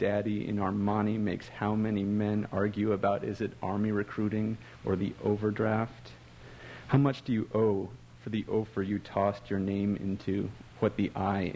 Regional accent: Colorado Springs, Colorado, United States; I came here from Colorado Springs, which is, to put it nicely, a very white bread town and very homogenous. And then I live here. I live in South City, which is sort of the opposite.

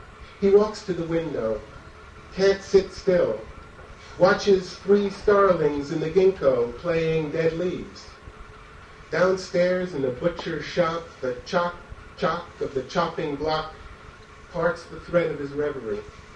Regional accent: New York, United States; I should say at this point that these poems are in some way dedicated to New York, which is my hometown.

